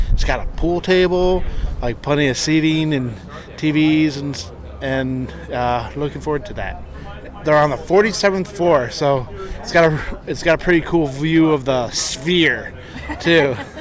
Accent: Detroit, Michigan, United States; I'm from Detroit, which rocks.

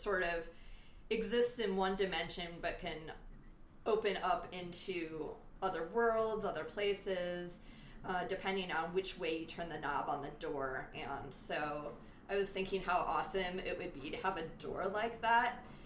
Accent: Kalamazoo, Michigan, United States; I also would probably put a door back in Kalamazoo, which is my hometown and where my parents still live.

